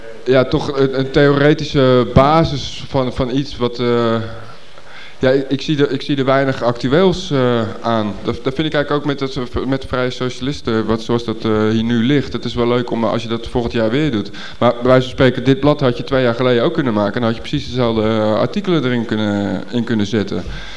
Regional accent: Amsterdam, North Holland, Netherlands; ik kom uit Amsterdam

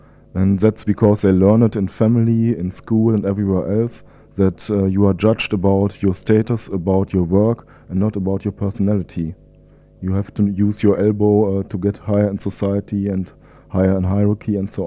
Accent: Gütersloh, North Rhine-Westphalia, Germany; English is a second language; And I come from Gütersloh, which is in the near of Bielefeld in North Rhine-Westphalia.

